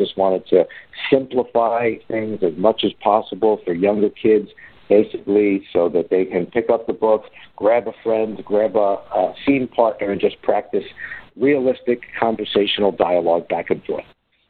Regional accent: New York City, New York, United States; I've known since I was a little itty-bitty tyke growing up in the Bronx, New York, since I was about 4 or 5 years old.

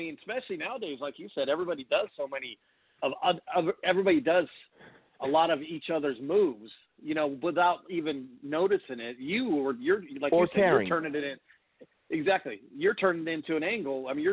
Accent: California, United States; See, I'm from California, so XPW was trying to be ECW.

